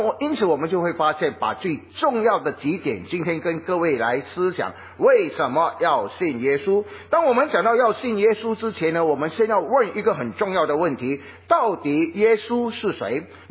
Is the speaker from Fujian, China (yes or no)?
yes; Fujian, China; 我是福建人，我的教会是福建教会。